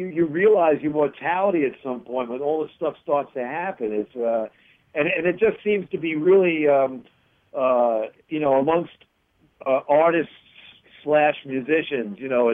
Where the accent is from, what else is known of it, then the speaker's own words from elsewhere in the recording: Brooklyn, New York, United States; they're from Queens, I'm from Brooklyn.